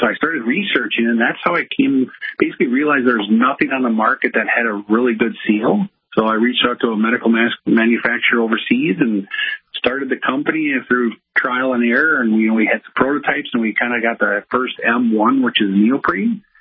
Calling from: Burnsville, Minnesota, United States; I'm calling in from basically a suburb of Minneapolis, Minnesota. We're located in Burnsville, kind of a town about 20 minutes south of Minneapolis.

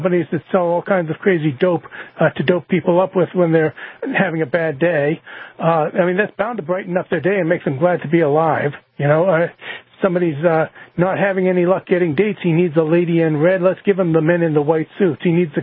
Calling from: New Hampshire, United States; I'm from New Hampshire.

